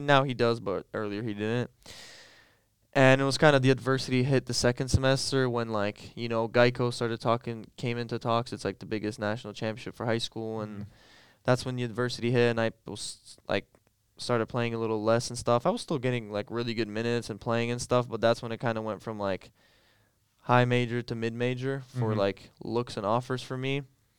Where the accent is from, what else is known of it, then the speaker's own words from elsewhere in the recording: Toronto, Ontario, Canada; also born or lived in Ottawa / Chicago; now in Utah, United States; All right. So I went from Toronto to Ottawa, and then from Ottawa to Chicago, and from Chicago to Utah.